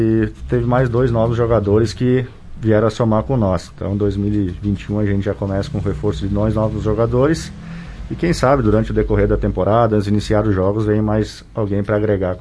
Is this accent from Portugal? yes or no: no; Gramado, Rio Grande do Sul, Brazil; na cidade de onde a gente veio, né, que a gente é natural de Gramado também.